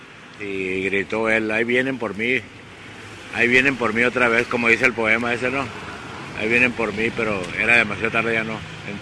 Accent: Sonora, Mexico; Y soy del estado de Sonora.

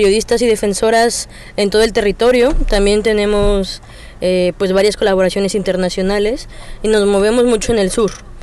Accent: Ciudad Nezahualcóyotl, State of Mexico, Mexico; Yo soy de Ciudad Nezahualcóyotl, es un barrio periférico muy cercano a la Ciudad de México, que está entre varios espacios del Estado de México

